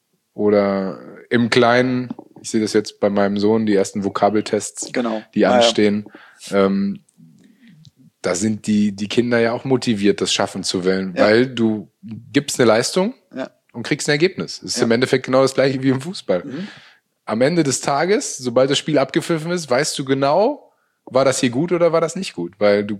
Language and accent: German; Münster, North Rhine-Westphalia, Germany; Und ich bin ja total glücklich, in meiner Heimatstadt nach wie vor zu leben. Bin nie wirklich weg gewesen. Also selbst zu meiner Hannover-Zeit, die 4 Jahre, habe ich eine Wohnung in Münster immer gehabt, weil das für mich einfach Heimat ist.